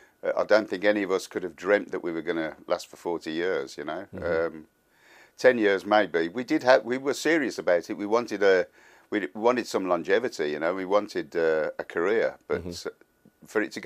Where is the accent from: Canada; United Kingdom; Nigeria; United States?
United Kingdom; Birmingham, West Midlands; I saw him perform live in Birmingham, my hometown, in 1976